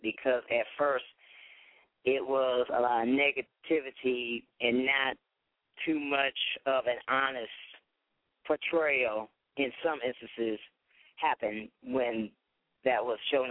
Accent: Toledo, Ohio, United States; since I'm from Toledo, Ohio

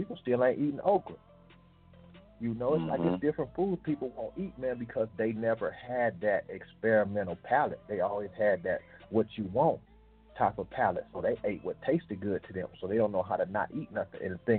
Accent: California, United States; I'm from California, man. My people from the South, though, man. I done traveled.

